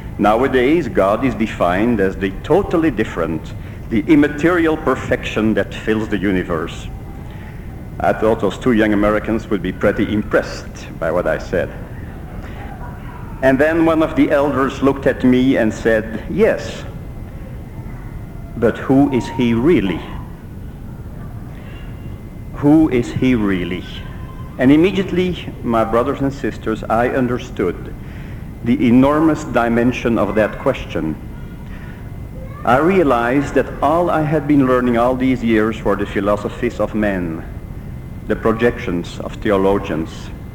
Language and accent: English; Belgium; accent: Belgian; first language Dutch; English is a second language; It's a Belgian accent of someone whose mother tongue is Dutch.